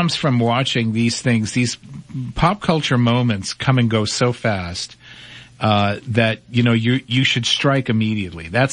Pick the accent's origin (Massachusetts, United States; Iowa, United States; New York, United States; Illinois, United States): Massachusetts, United States; I grew up in Massachusetts, so I witnessed that kind of, what's a word I could use that would not be too provocative?